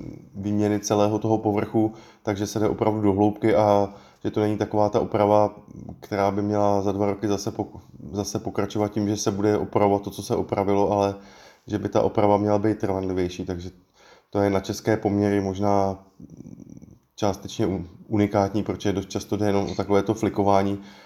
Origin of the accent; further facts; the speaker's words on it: Liberec, Liberec Region, Czechia; Jelikož jsem z Liberce, příklad z Liberce